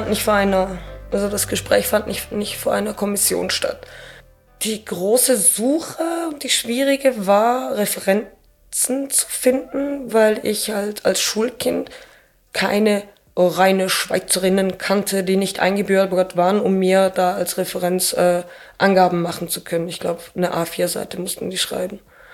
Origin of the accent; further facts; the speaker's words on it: Saverne, Grand Est, France; ich bin ja halt nicht nur türkischsprachig. Ich bin halt nicht nur Kind von türkischen Eltern, sondern ich bin halt im Städtli Zabern aufgewachsen.